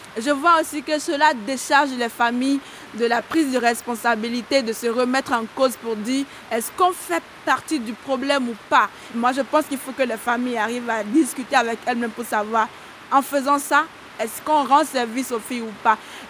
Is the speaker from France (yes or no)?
no; Benin; Je suis béninoise, j'ai 23 ans.